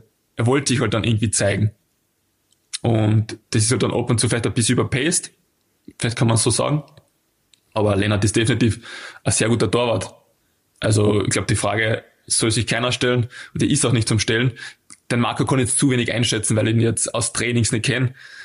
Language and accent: German; Austria; für mich als Österreicher nicht selbstverständlich. So, ich wohne in Klagenfurt